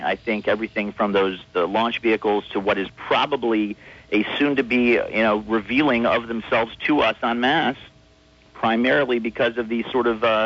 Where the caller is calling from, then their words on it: Philadelphia, Pennsylvania, United States; in Philly.